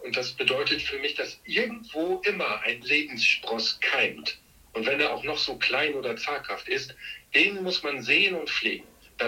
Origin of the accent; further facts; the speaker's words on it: Haren, Lower Saxony, Germany; Also ich stamme aus Haaren an der Enns. Ganz viele kennen bestimmt Schloss Dankern, also in unmittelbarer Nähe zu dem Ferienzentrum Schloss Dankern bin ich groß geworden.